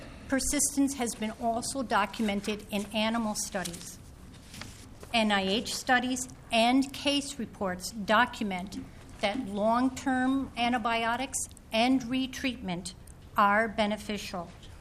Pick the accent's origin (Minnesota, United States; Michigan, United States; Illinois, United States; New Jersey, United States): Minnesota, United States; Wyoming; And I'm from Wyoming, Minnesota.